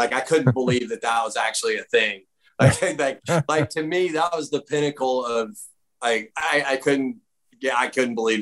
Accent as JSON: {"language": "English", "town": "Greenville", "region": "South Carolina", "country": "United States", "tie": "born or raised there", "said": "My hometown of South Greenville, South Carolina is notoriously boozy."}